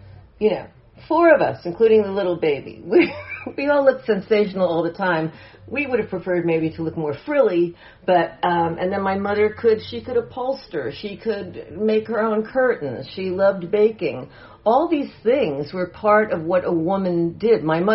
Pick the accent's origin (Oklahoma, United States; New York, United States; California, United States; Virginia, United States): New York, United States; Bronx; born there; So I was born in the Bronx.